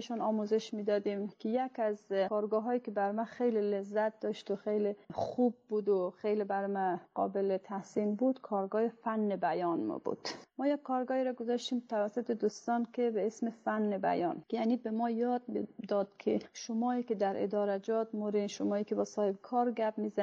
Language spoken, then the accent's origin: Persian; Bamyan, Afghanistan; born there; بنده متولد بامیان هستم.